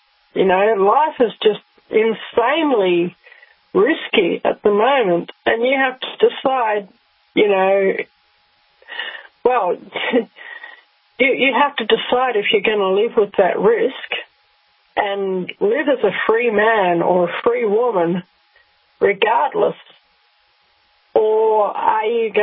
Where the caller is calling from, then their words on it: Victoria, Australia; I'm speaking from Victoria, which is a whole state that is recently been through one of the most atrocious sets of lockdown in the whole world.